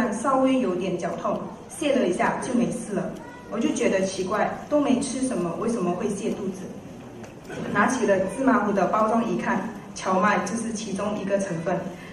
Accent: Australia; 我是澳洲的

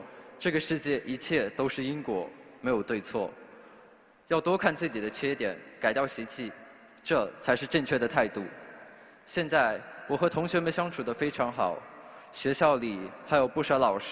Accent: Shanghai, China; 大家好，我是来自上海的

